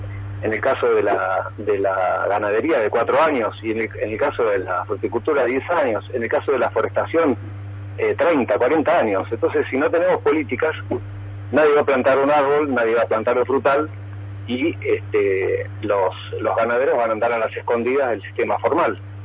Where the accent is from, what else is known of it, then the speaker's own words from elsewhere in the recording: Argentina; nos ayuda como argentinos